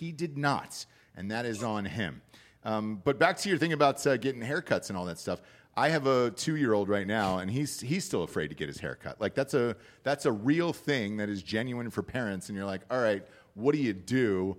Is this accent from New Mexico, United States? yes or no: no; Georgia, United States; My dentist, because I'm from Georgia, so my dentist was like in a house.